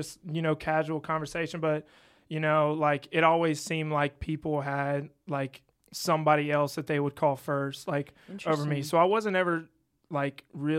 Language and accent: English; Louisiana, United States; I'm from Louisiana.